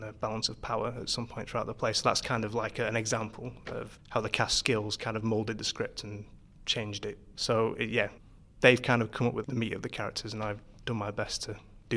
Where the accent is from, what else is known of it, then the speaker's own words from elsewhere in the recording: Manchester, North West England, United Kingdom; I'm a writer from Manchester.